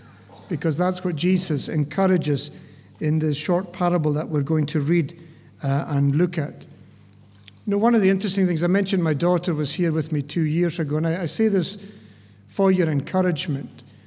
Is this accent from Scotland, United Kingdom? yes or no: yes; Scotland, United Kingdom; also born or lived in Isle of Harris; I grew up in the Outer Hebrides of Scotland. I was born in the island of Harris, eventually moved to the island of Lewis, married a girl from the Isle of Lewis.